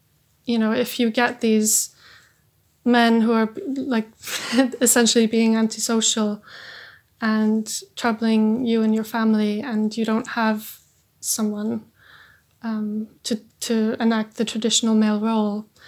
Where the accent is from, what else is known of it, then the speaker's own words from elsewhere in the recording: Iceland; I'm from Iceland, obviously, and I think traveling around Iceland is fabulous.